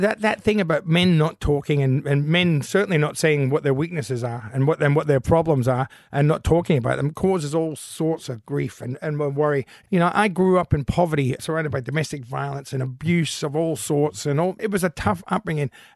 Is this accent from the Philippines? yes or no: no; Elizabeth, South Australia, Australia; I just couldn't believe how well he'd captured the atmosphere of growing up in Elizabeth.